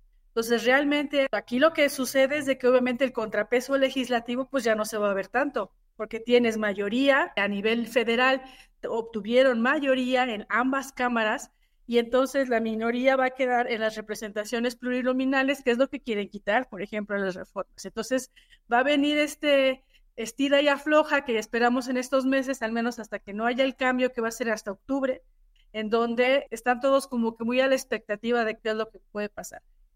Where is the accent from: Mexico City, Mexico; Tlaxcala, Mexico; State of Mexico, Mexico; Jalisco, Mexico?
Tlaxcala, Mexico; yo soy de Tlaxcala y en mi estado no hubo elección para gobernador